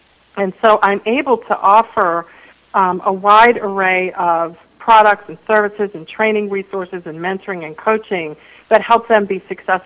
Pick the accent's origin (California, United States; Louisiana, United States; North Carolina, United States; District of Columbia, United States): District of Columbia, United States; Washington; So I was practicing law in downtown Washington, D.C., which is my hometown